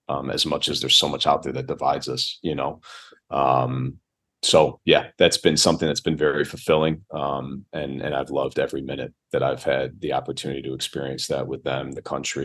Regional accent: Chicago, Illinois, United States; accent: Chicago; I guess to them, I have a very you know, American, specifically like a Chicago accent where I was born and raised originally.

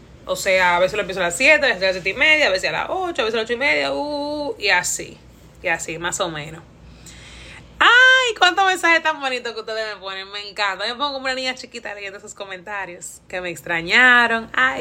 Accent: Dominican Republic; como buena dominicana

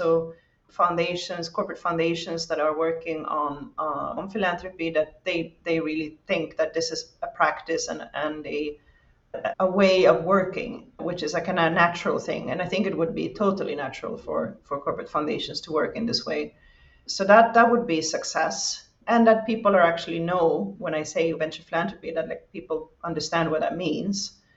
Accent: Sweden; now in Spain; I'm based in Spain. I'm from Sweden originally, actually, but I worked in Brussels at the European Venture Philanthropy Association, which is now called Impact Europe.

